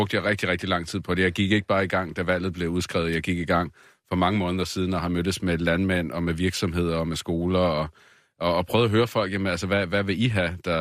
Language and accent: Danish; Lolland, Zealand, Denmark; Altså, jeg kommer over fra Lolland og har boet også på Sydsjælland